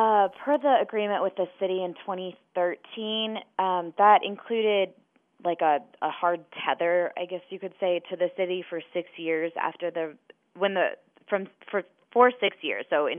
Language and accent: English; Midwest, United States; I'm from the Midwest, but I don't like to be outside when it's this cold out.